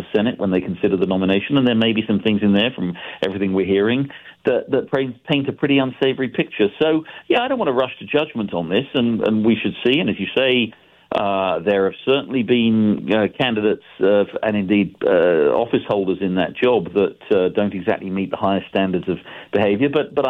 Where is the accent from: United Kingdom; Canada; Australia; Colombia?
United Kingdom; England; now in United States; I grew up in England where we have a parliamentary system